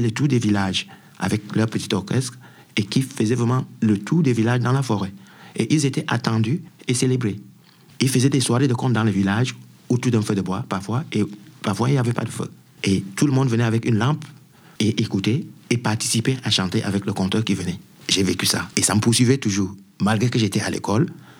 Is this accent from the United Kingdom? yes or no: no; Douala, Littoral, Cameroon; also born or lived in Yaoundé; now in Paris, France; je viens de Douala parce que j'étais chez mon oncle qui m'aimait beaucoup et qui m'aidait beaucoup pour aller à l'école.